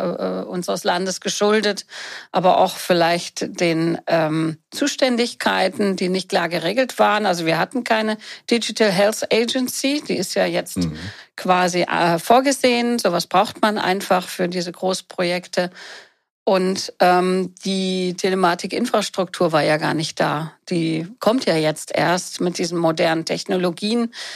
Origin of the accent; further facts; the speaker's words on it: North Rhine-Westphalia, Germany; now in Berlin, Germany; ich komme aus Nordrhein-Westfalen, bin jetzt ja hier in Berlin